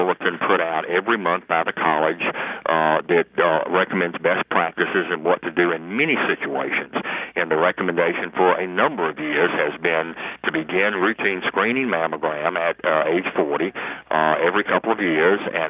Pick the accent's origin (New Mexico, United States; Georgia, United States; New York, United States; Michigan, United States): Georgia, United States; Atlanta; Emory University in my hometown of Atlanta